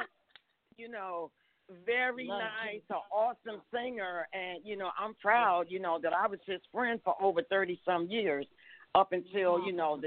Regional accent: Washington, District of Columbia, United States; I also wrote about my life growing up in Washington, D.C.

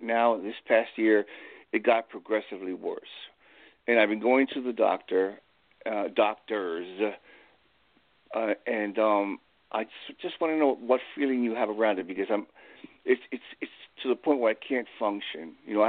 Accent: Long Island, New York, United States; I'm from Long Island, New York.

